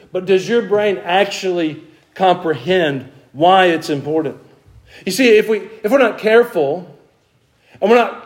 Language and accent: English; Georgia, United States; now in Tennessee, United States; I'm from Tennessee. I'm from Georgia and I live in Tennessee.